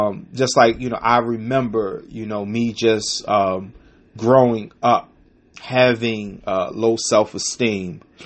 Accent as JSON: {"language": "English", "town": "Baltimore", "region": "Maryland", "country": "United States", "tie": "born or raised there", "said": "there was a gang that was, started in the neighborhood that I grew up in West Baltimore."}